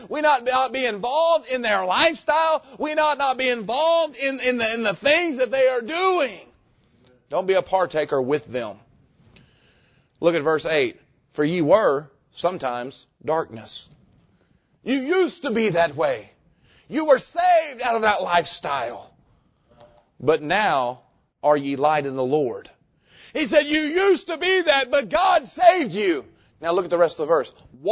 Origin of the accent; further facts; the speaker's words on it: Arkansas, United States; Sorry, I grew up in Arkansas. That's right next to Mississippi.